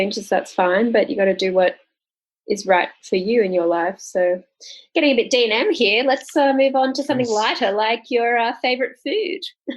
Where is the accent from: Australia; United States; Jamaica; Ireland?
Australia; I'm Australian